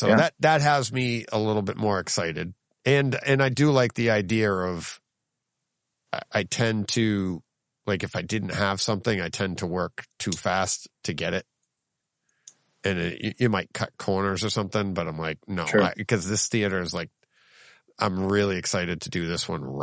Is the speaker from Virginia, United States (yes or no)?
no; Needham, Massachusetts, United States; born there; I go, I was born in Needham.